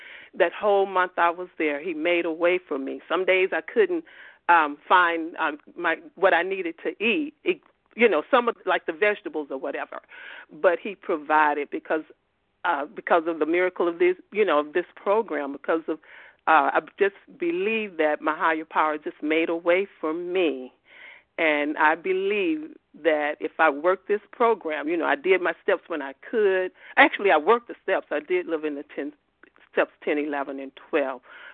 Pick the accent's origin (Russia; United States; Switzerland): United States; Georgia; I'm from Georgia.